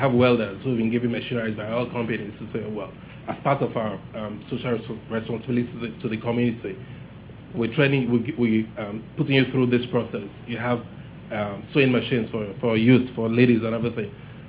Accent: Warri, Delta, Nigeria; I'm from the Niger Delta. I'm actually from Wari, to be precise.

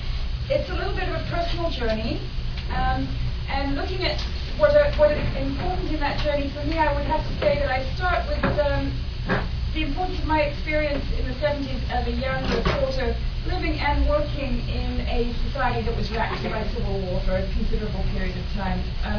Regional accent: England, United Kingdom; now in South Africa; growing up in England in the 1960s

